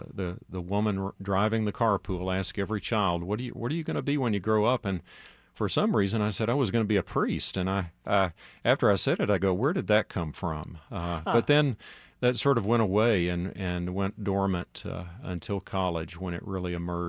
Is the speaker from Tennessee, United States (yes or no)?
yes; Knoxville, Tennessee, United States; I grew up in East Tennessee, the city of Knoxville, and went to school there, grade school, high school.